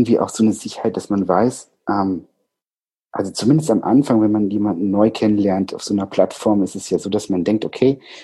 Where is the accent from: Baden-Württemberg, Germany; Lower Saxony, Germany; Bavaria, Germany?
Baden-Württemberg, Germany; Ich komme aus dem Schwäbischen.